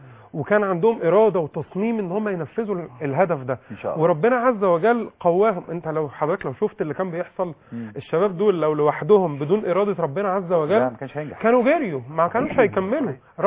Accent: Egypt; انا فخور ان انا مصري

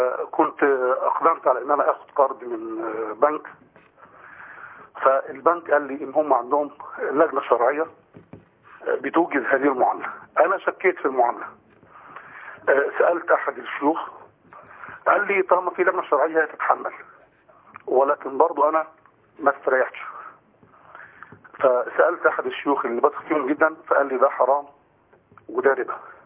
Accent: Egypt; moved away; عندنا في مصر

